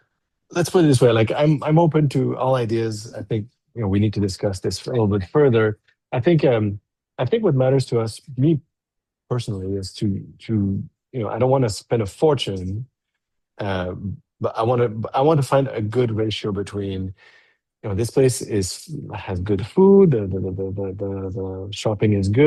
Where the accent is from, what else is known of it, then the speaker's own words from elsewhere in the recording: Canada; Well, we're not typical Americans. I'm Canadian, first of all.